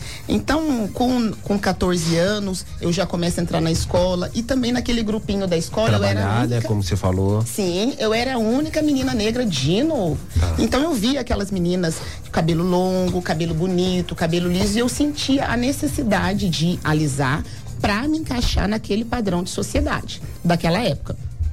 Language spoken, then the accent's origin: Portuguese; Aparecida, São Paulo, Brazil; born there; now in Guaratinguetá, Brazil; Eu nasci em Aparecida.